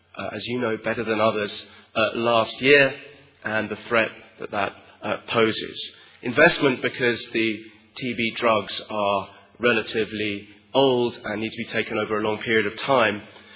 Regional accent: United Kingdom; the commitment that we have as British parliamentarians to raise the profile of this issue back at home

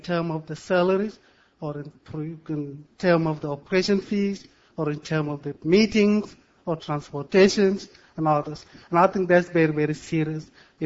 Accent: South Sudan; from Southern Sudan. My concern is it's very serious.

